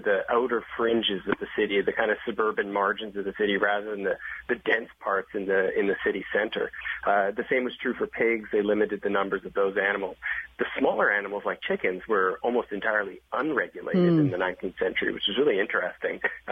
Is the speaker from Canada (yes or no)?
yes; Vancouver, British Columbia, Canada; I know a lot of friends who I grew up with in Vancouver, where I grew up